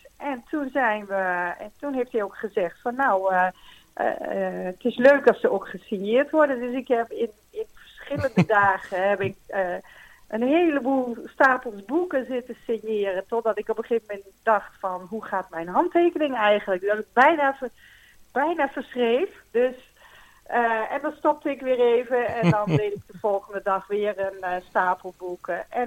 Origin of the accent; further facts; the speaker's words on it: Winterswijk, Gelderland, Netherlands; We zijn allebei geboren en getogen in Winterswijk.